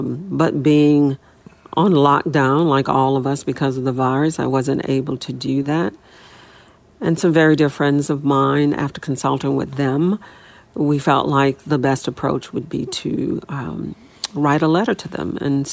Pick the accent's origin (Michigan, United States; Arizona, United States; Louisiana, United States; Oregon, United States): Louisiana, United States; New Orleans; I was chosen to be the first child to go to an all-white school, William Franz Elementary, in my hometown of New Orleans.